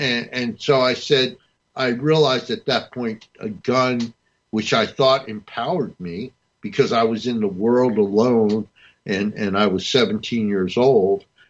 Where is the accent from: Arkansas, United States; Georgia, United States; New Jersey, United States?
New Jersey, United States; I grew up in North New Jersey, where the mafia, not so much when I was a kid, but when my parents were kids in my city, the mafia ran everything.